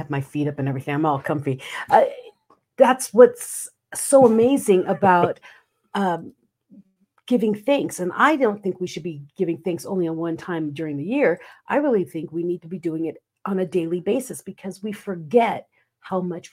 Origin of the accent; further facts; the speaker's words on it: Philippines; like I grew up in the Philippines, where there was one big pot of rice, you know, one big bowl of rice, and 16 people were sharing this 2 cups of rice.